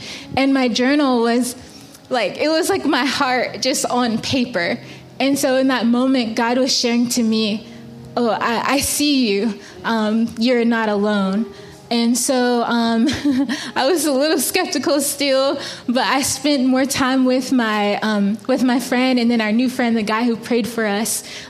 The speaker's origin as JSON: {"language": "English", "region": "the South", "country": "United States", "said": "And we're both from the South"}